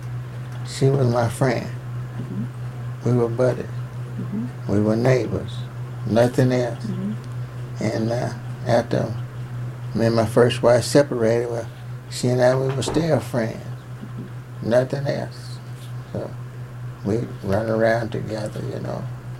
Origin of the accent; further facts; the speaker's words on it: Earlington, Kentucky, United States; born there; In Hopkins County, Erlington, Kentucky.